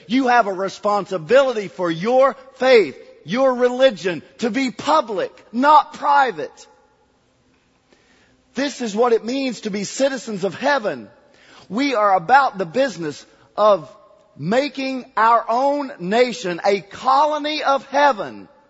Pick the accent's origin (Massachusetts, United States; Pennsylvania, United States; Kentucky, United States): Kentucky, United States; I grew up in Kentucky. I learned a little phrase of personal morality.